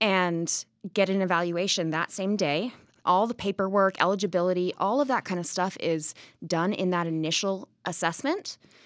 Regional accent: California, United States; also born or lived in Scotland; Well, I grew up in Northern California, and I ended up moving to Scotland and doing my bachelor's degree in herbal medicine.

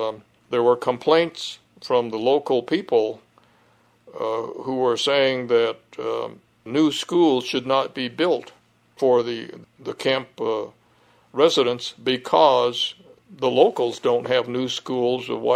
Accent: San Francisco, California, United States; born there; I was born in San Francisco in 1933, and I was 9 years old when Pearl Harbor took place

